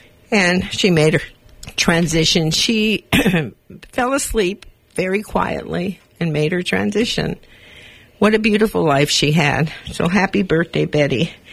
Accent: Los Angeles, California, United States; born there; You know, I was born in East L.A.

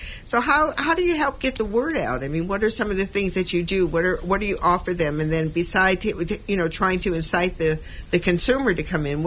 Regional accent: Los Angeles, California, United States; I was brought up in East Los Angeles. Okay. I lived on, by Soto Street, and it was a little community.

